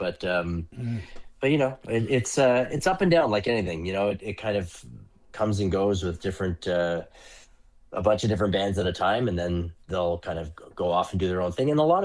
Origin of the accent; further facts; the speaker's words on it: Ottawa, Ontario, Canada; Born and raised in Ottawa, yes, sir.